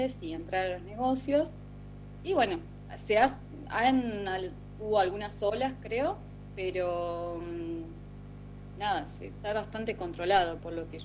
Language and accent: Spanish; Córdoba, Argentina; yo soy cordobés